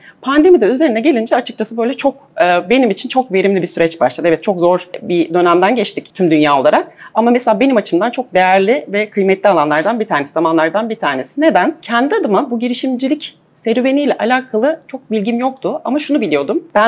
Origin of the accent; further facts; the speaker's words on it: Malatya, Turkey; born there; 1984 Malatya doğumluyum.